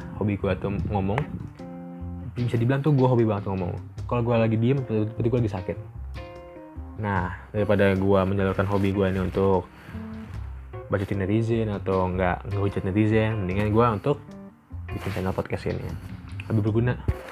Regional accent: Tangerang, Banten, Indonesia; now in Malang, Indonesia; umur gue 19 tahun. Asal gue kota Tangerang. Tapi gue lagi di Malang karena lagi kuliah.

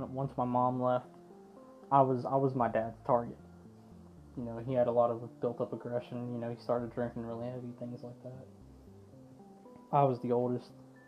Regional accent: Panama City, Florida, United States; I'm 28 years old. I grew up in Panama City, Florida. I was born and raised there.

